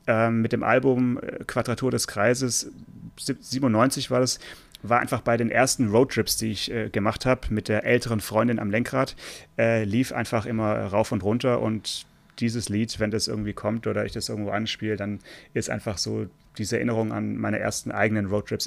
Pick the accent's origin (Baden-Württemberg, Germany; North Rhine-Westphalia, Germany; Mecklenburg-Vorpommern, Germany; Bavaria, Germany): Baden-Württemberg, Germany; Stuttgart; ich bin in Stuttgart geboren und zur Schule gegangen